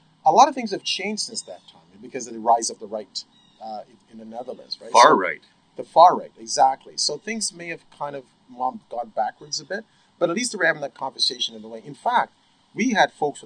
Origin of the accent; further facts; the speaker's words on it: Canada; Well, I mean, you know, look, I'm Canadian, right? And I'm proud Canadian, all right?